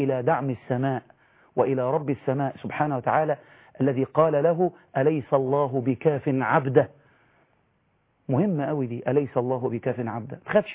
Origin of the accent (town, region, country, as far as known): Egypt